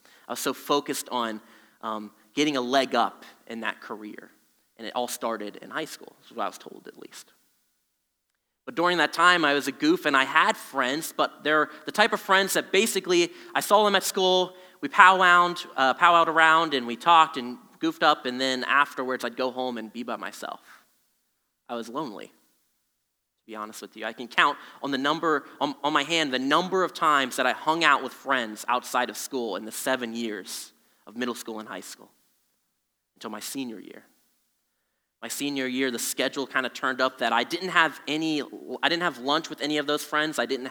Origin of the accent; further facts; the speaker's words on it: State College, Pennsylvania, United States; I grew up in State College area.